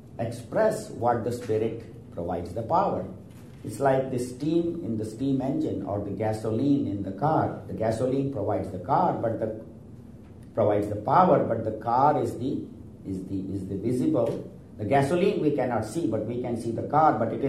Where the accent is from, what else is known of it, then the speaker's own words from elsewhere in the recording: India; English is a second language; I'm a male, I'm a physician, I'm from India.